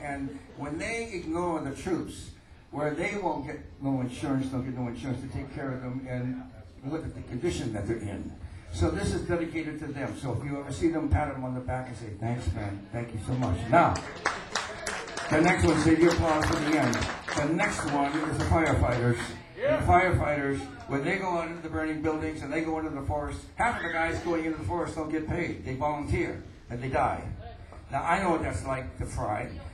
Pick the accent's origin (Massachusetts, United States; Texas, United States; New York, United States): Massachusetts, United States; Boston; And I'm from Boston, so excuse me from my lingo, but I'm from Boston.